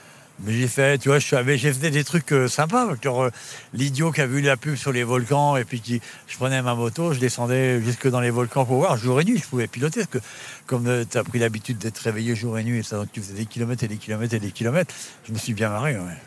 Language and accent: French; Brittany, France; Ouais, je crois être anglo-saxon, je suis breton.